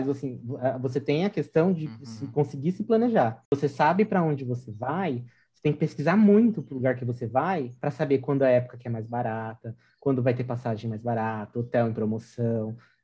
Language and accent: Portuguese; Brazil; Eu levava paçoca, que a filha dela adorava paçoca. Eu levava, sabe, essas coisinhas, assim, que não tem... Que é nossa, é do Brasil nosso.